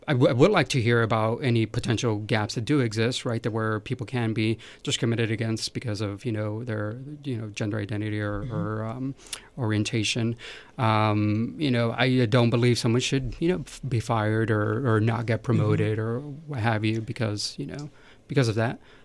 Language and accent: English; California, United States; So I'm Hispanic of immigrant parents. You know, and growing up in California, I didn't have to.